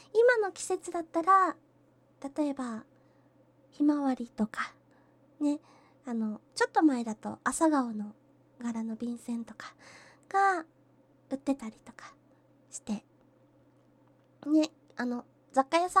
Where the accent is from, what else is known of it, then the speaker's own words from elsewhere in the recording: Kyushu, Japan; 出身地は、九州のどこかです。食べ物の美味しいところです。